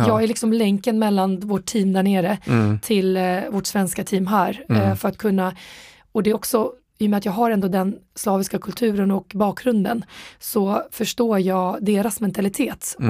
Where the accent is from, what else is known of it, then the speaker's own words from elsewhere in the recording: Sweden; born there; Så att jag är född i Sverige och så, men...